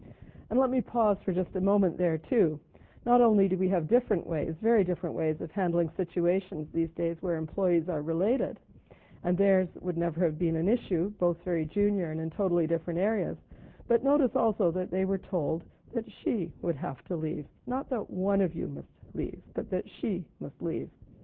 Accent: Ottawa, Ontario, Canada; born there; I was born in Ottawa, not in itself a noteworthy fact, but my parents were both scientists who had come to Canada in the early 50s from Britain

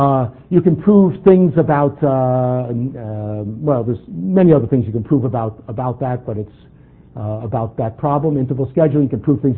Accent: New York, United States; accent: New York; now in Toronto, Canada; And by now, even though I was introduced as a Torontonian, my New York accent will start to come out, and I can't help it at this speed.

